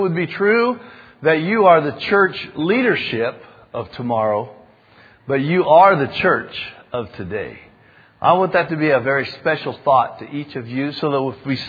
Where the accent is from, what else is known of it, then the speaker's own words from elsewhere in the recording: North Carolina, United States; As you all know, there is a place in North Carolina, we're from North Carolina, called the Outer Banks.